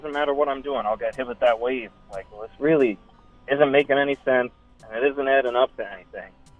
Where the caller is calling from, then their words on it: Staten Island, New York, United States; Staten Island.